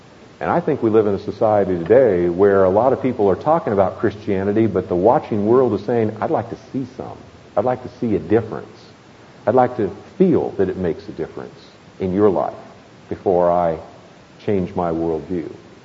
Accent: Berkeley, California, United States; born there; Now, I was born in Berkeley, California. I grew up in the free speech movement, so I know what those are like.

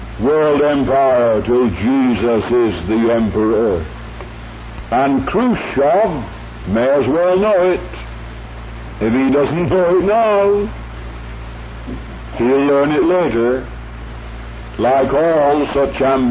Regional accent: United Kingdom; We're a queer stock, you know, we British.

